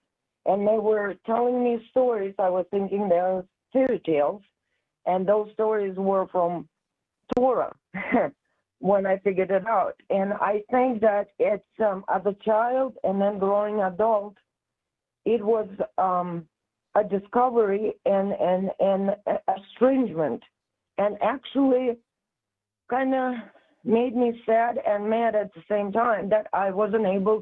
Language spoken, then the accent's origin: English; Russia; English is a second language